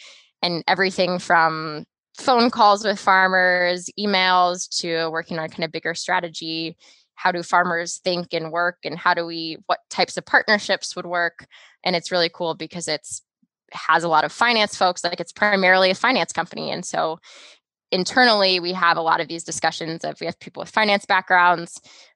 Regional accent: Missouri, United States; now in Michigan, United States; I talk about corn and soybeans because I'm from Missouri and currently in Michigan.

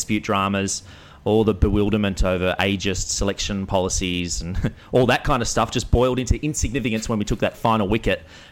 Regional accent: Australia; But just the sheer euphoria that I felt as an Australian fan, and just the way that it went down on that fifth day at the WACA, it was just so dramatic.

